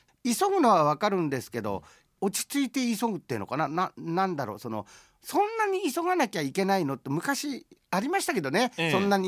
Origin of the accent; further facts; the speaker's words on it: Toyama, Japan; 僕はその富山の街の特に僕言っちゃなんですけど西町の生まれなので